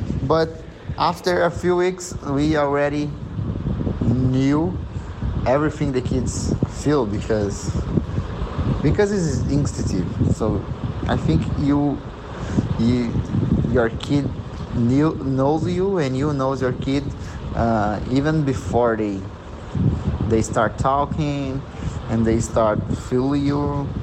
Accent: Brazil; I'm from Brazil.

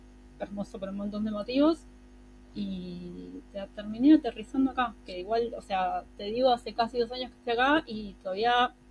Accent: Buenos Aires, Argentina; Yo soy porteña, o sea, lo digo, me hago responsable de lo que estoy diciendo.

